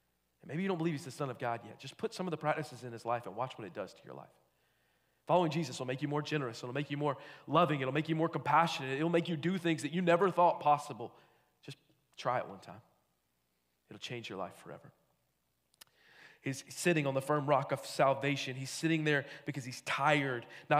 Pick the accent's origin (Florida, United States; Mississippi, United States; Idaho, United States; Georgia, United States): Georgia, United States; I'm not very smart. I'm from Georgia. We don't do a lot, but we figure this thing out. We win baseball, though. Go Braves.